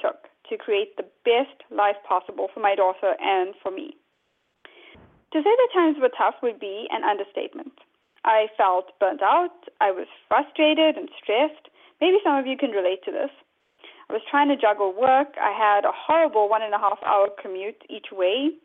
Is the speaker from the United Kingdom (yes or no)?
no; South Africa; moved away as an adult; now in United States; I'm originally from South Africa, as you may be able to tell from the accent. I moved to the U.S. in 2002 when I got married.